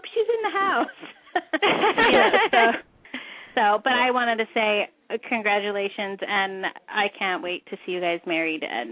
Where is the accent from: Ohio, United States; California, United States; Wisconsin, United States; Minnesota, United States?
California, United States; Anaheim; No, I'm from California. I live here where you guys do.